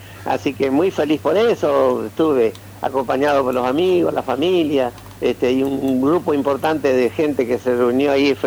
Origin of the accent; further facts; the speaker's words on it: Argentina; Como pueblo, como argentino